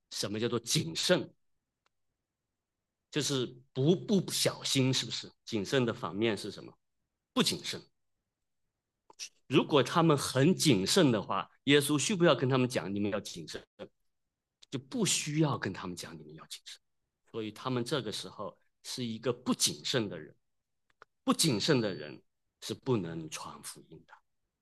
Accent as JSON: {"language": "Chinese", "country": "China", "said": "那圆明园呢，是我们中国人觉得那个园林修造的是非常好的，"}